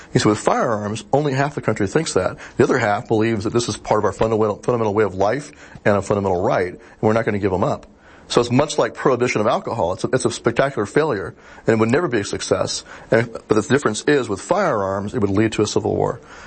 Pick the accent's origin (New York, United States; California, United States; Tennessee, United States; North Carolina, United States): California, United States; born there; Like, I still have family in California. I was born in California.